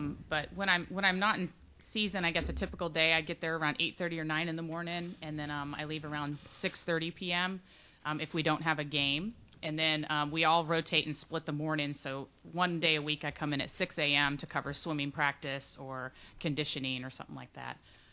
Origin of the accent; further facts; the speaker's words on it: Hutchinson, Kansas, United States; I'm originally from Hutchinson, Kansas, which is a really small town in Kansas, and I've basically played sports all my life.